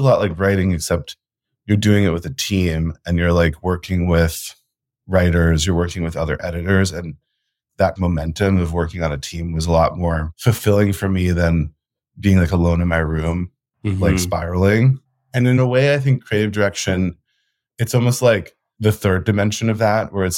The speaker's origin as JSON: {"language": "English", "region": "New York", "country": "United States", "tie": "born or raised there", "said": "than what I had seen growing up in New York, of just like blue chip galleries"}